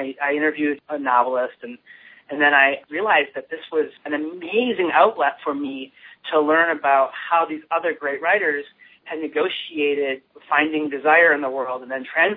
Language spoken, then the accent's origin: English; Midwest, United States; a lot of my poetry draws on really rich images from growing up in the Midwest as a young gay boy.